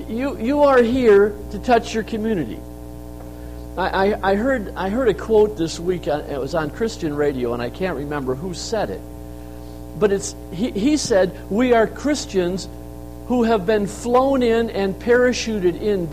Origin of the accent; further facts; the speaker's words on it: New York, United States; moved away as an adult; now in Pigeon, United States; But yes, I grew up in Western New York and helped pastor a church there for quite a few years, was in construction there. And then in 1990, we moved to Pigeon, Michigan